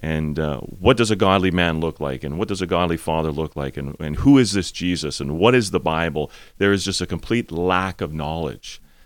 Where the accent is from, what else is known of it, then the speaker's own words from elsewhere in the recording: Winnipeg, Manitoba, Canada; I grew up in Winnipeg, and I came here for a summer to work.